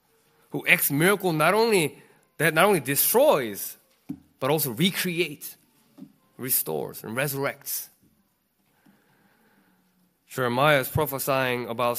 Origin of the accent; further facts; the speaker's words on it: South Korea; English is a second language; I'm from Korea, and we just pray for missionary in Japan, right?